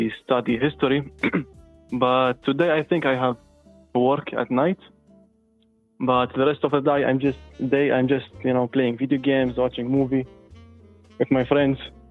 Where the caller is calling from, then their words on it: Kuwait; I'm from Kuwait, Middle East.